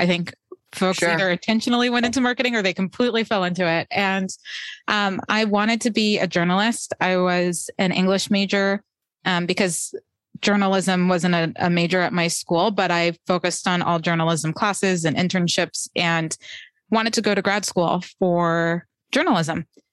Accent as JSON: {"language": "English", "region": "New Jersey", "country": "United States", "said": "but I'm from New Jersey and New York's, you know, river away, essentially."}